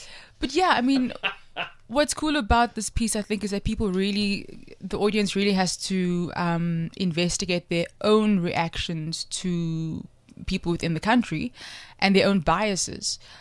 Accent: Cape Town, Western Cape, South Africa; So a lot of times people don't realize that I'm from South Africa, from Cape Town. And I'm like, no, I'm South African. I'm from here.

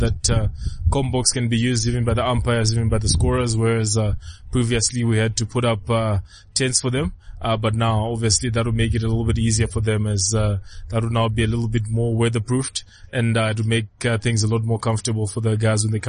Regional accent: Highfield, Harare, Zimbabwe; Obviously, like you said, I'm from Highfield, and this is our club

